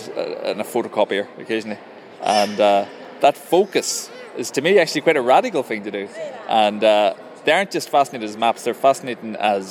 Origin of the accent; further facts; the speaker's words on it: Ulster, Ireland; Perhaps I'm from Donegal myself.